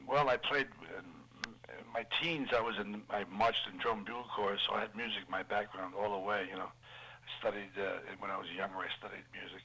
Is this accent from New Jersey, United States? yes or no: yes; New Jersey, United States; also born or lived in North Adams, Massachusetts; Yeah, raised in New Jersey.